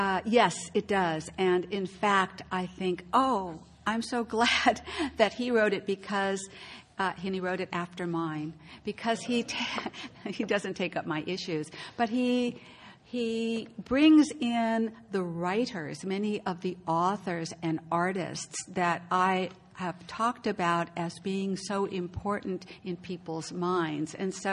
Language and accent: English; California, United States; And I'm from California, so too cold is under 60, but it gets very cold.